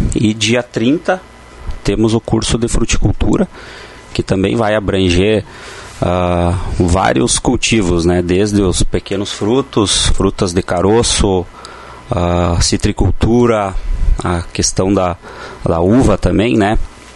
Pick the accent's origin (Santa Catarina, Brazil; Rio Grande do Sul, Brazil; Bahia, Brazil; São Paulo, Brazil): Rio Grande do Sul, Brazil; Tupanci do Sul; Eu venho de Tupanci do Sul.